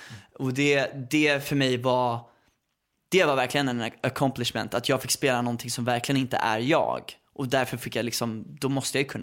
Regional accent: Värmdö, Stockholm County, Sweden; eftersom jag är uppväxt på Värmdö

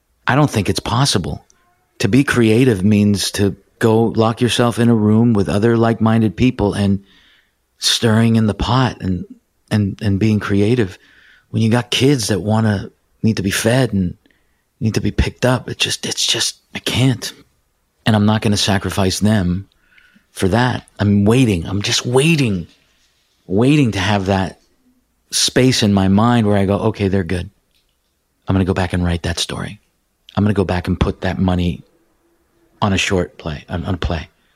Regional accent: Ontario, Canada; But no, growing up in Ontario, you just taught a little French in school and that was it.

